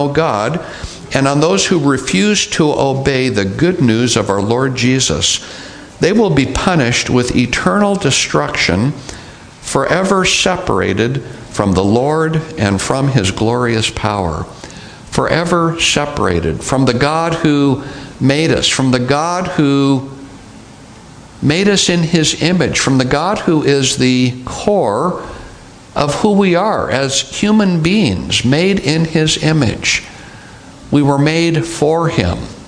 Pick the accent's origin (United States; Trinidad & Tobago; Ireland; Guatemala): Ireland; I'm Irish. What do you expect?